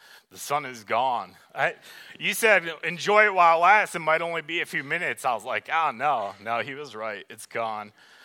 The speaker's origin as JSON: {"language": "English", "region": "Michigan", "country": "United States", "tie": "born or raised there", "said": "I was very into skateboarding and BMX, and I grew up in Michigan, so we didn't have the internet."}